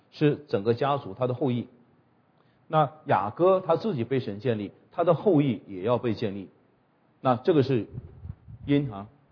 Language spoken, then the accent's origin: Chinese; Jiamusi, Heilongjiang, China; 我老家是佳木斯的，啊，在过去的年代，这个佳木斯的名声是非常不好的，因为出小偷、出强盗。